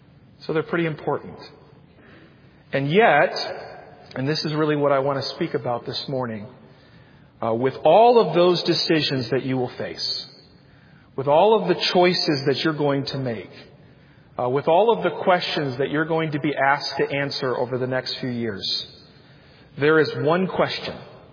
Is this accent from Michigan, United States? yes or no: yes; Michigan, United States; moved away as an adult; now in Atlanta, United States; I moved from where I grew up north in Michigan, all the way down south to Georgia, to the Atlanta, Georgia area